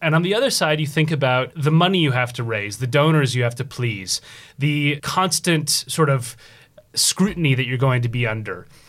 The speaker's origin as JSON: {"language": "English", "town": "Minneapolis", "region": "Minnesota", "country": "United States", "tie": "born or raised there", "said": "where in my hometown, George Floyd was murdered. I grew up in Minneapolis."}